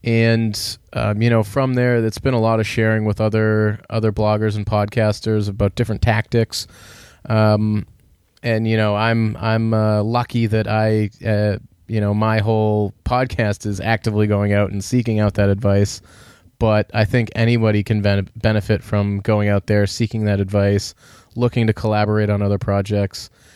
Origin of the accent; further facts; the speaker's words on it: Boston, Massachusetts, United States; because I'm from Boston, so that's a local one for me.